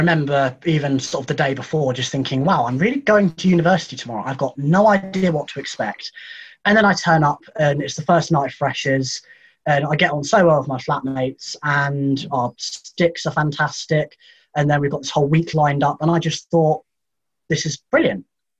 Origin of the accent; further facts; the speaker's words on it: Chelmsford, East of England, United Kingdom; now in York, United Kingdom; But yes, I'm from Chelmsford. Practically lived there my whole life before coming to York.